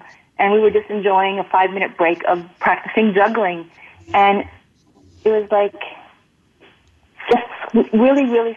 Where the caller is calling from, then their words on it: Munich, Bavaria, Germany; I'm calling in from Munich in Germany.